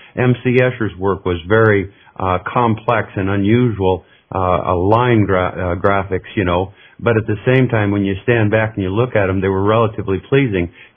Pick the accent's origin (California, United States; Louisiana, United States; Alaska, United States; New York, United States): Alaska, United States; different from what I experienced here in rural southwest Missouri and other places that I've lived, even growing up in Alaska.